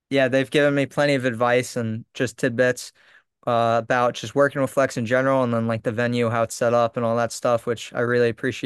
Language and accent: English; New York, United States; I love living on Long Island. I love saying that I am from Long Island